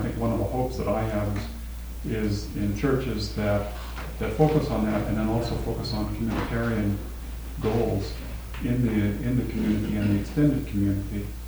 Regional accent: Boston, Massachusetts, United States; I'm also from Boston or living in Boston now

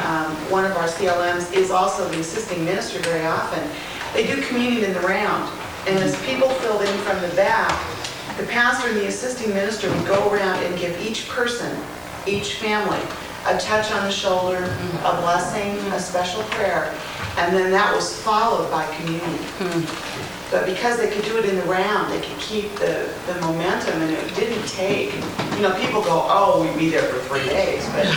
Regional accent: Vancouver, Washington, United States; I'm from Vancouver, Washington, part of the community of lay ministers in the Southwest Washington Synod.

